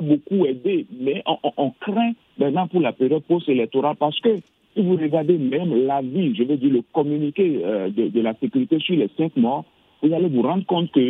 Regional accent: Benin; now in Accra, Ghana; Je suis béninois, mais travaillant et résident au Ghana. Et je ne suis pas ghanéen

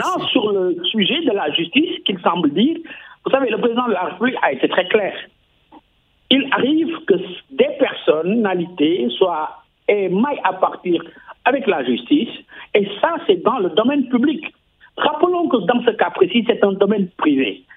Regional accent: Senegal; Parce que moi aussi, je suis sénégalais, j'ai vu.

